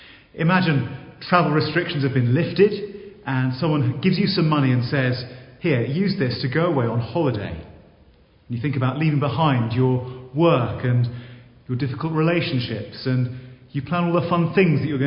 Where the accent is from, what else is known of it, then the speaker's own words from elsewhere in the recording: South West England, United Kingdom; I'm originally from Dorset.